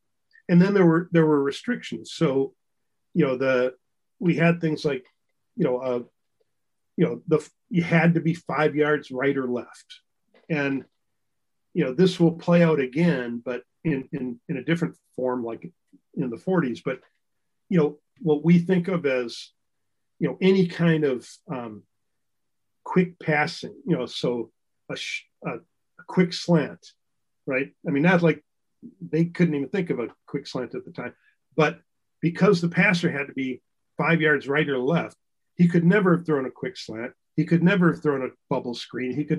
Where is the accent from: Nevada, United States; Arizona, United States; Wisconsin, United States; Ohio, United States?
Wisconsin, United States; also born or lived in St. Louis; I grew up in Wisconsin, but I used to live in St. Louis. So I know the weather in both places.